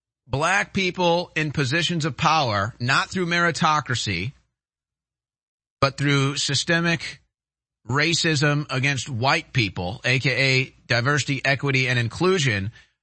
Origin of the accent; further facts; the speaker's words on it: St. Louis, Missouri, United States; as a born and raised in St. Louis, Missouri, she's probably the worst thing that my home city has ever produced.